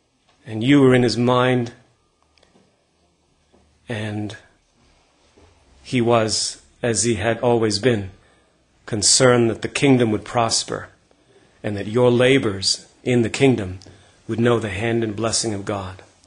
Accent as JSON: {"language": "English", "country": "Canada", "said": "As our brother said, I am from Canada."}